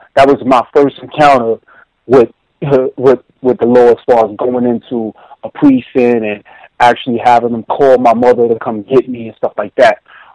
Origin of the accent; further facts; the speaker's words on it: Harlem, New York, United States; growing up in Harlem during the 80s and 90s, at my age, a teenager becomes accustomed to the lifestyle